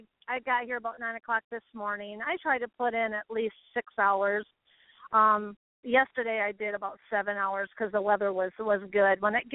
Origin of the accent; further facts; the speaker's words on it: Michigan, United States; Now, Michigan is my home state.